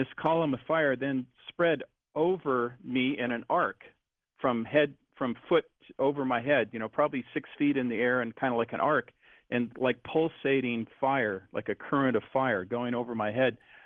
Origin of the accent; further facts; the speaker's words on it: Washington, United States; I'm from Washington State, and Deception Pass in the north end of Whidbey Island, there's two bridge spans that go from the mainland to Whidbey Island